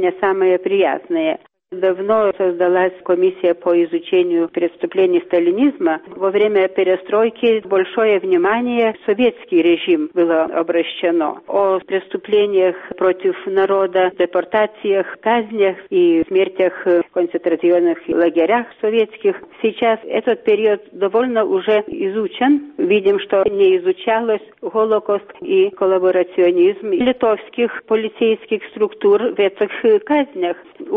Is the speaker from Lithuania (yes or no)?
yes; Lithuania; потому что я литовец